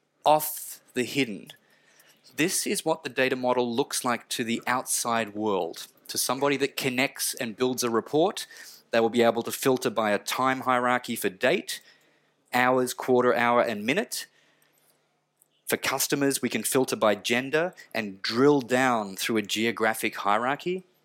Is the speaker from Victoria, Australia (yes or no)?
yes; Victoria, Australia; And my home state of Victoria, I'm interested to know where the customers were